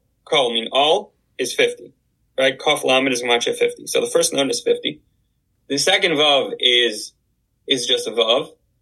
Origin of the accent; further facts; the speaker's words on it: Canada; I'm ashamed to say I'm Canadian